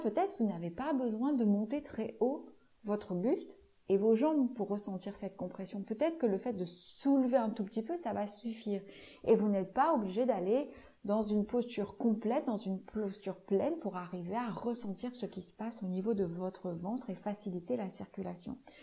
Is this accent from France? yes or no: yes; Occitanie, France; Et là d'où je viens, dans la région de Montpellier, il y a toute une petite région autour de l'étang de Thaux où il y a beaucoup de flamants roses